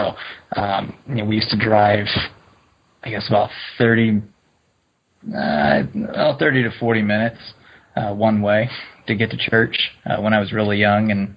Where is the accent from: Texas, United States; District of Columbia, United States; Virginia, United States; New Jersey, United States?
Texas, United States; Houston; Houston, Texas.